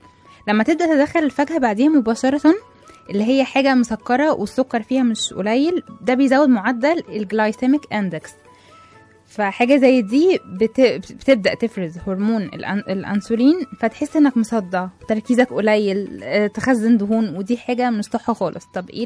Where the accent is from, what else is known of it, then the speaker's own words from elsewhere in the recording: Egypt; طيب في حاجة كمان احنا كمصريين بنعملها